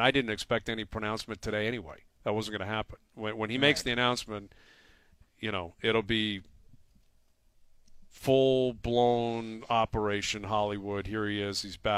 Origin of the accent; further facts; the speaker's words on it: Canada; I'm Canadian